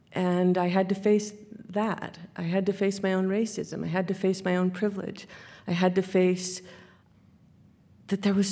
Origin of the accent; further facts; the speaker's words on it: Salt Lake City, Utah, United States; I grew up in Salt Lake. We left.